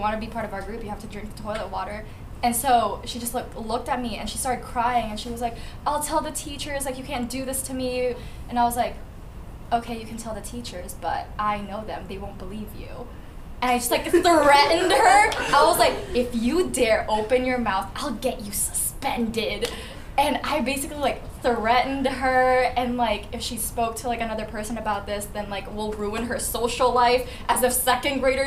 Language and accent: English; Philippines; now in United States; I grew up in the Philippines. I didn't grow up here in America, and I was raised by my grandparents.